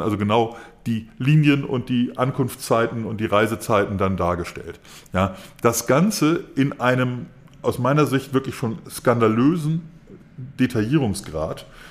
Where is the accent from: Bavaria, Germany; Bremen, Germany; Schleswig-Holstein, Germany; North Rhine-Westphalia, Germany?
Schleswig-Holstein, Germany; in meiner Heimat da im Norden